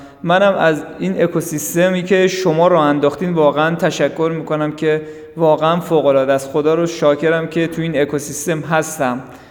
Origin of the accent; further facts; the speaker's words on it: Mashhad, Razavi Khorasan, Iran; واقعا من از مشهد هستم